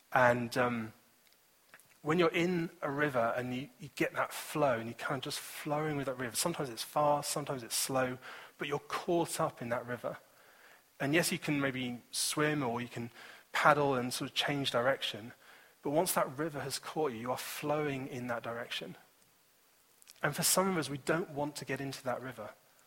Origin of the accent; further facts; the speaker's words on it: Chorleywood, East of England, United Kingdom; also born or lived in Scotland; on that year we moved house from Scotland down to a place called Chorley Wood. And this is in the Chess Valley, so between a place called Chorley Wood and Little Chalfont.